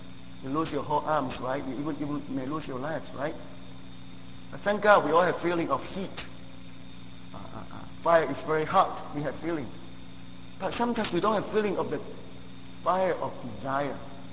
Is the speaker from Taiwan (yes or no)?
yes; Taiwan; born there; English is a second language; When I was born in Taiwan, we don't have flushing toilet. It's outside.